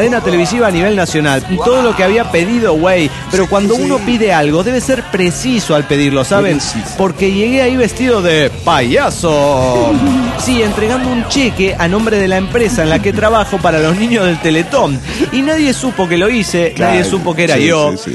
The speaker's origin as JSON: {"language": "Spanish", "region": "Mexico City", "country": "Mexico", "said": "del DF mexicano."}